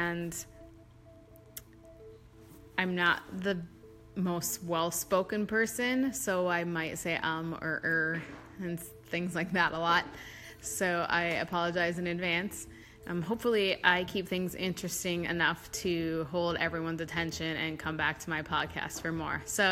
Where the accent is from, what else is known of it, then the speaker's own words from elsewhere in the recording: Minnesota, United States; I'm from Minnesota.